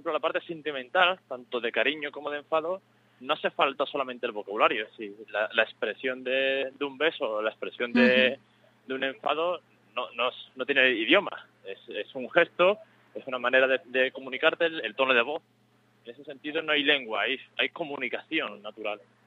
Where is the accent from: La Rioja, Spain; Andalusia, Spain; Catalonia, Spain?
Andalusia, Spain; Seville; Bueno, pues soy de Sevilla, nací en los 80